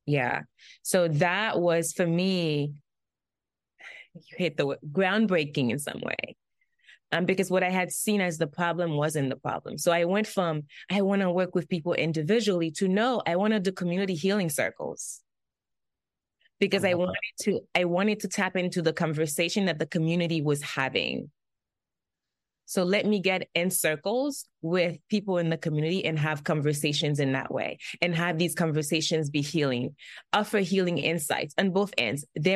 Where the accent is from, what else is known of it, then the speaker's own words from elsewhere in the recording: Haiti; now in United States; while I am from Haiti, I also had been living in the U.S. for many years. So I was American in a lot of ways. And I embrace that. I embrace my American-ness.